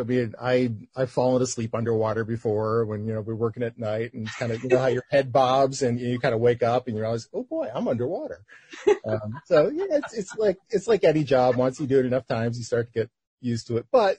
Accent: New York, United States; I mean, I grew up in New York without any oceans around, but we had a lake

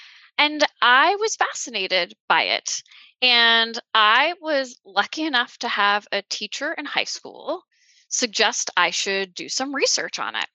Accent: Florida, United States; So it started because I grew up outside of Tampa, which is the lightning capital of the world.

